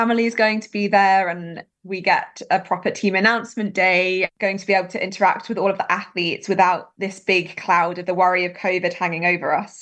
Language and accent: English; Cambridge, East of England, United Kingdom; I grew up in Cambridge and spent a lot of time very close to the river